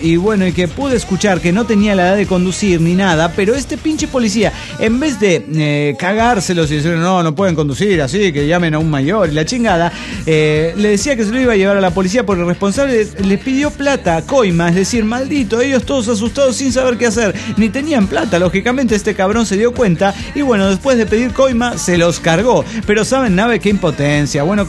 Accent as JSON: {"language": "Spanish", "region": "Potosí", "country": "Bolivia", "said": "de Potosí, Bolivia."}